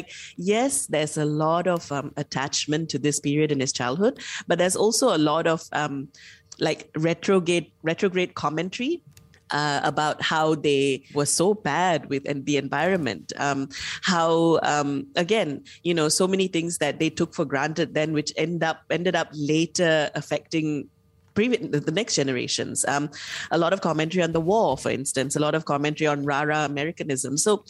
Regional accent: Malaysia; born or raised there

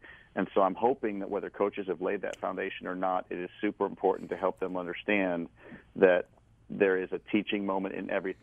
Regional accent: Chicago, Illinois, United States; because I grew up in the Chicago area

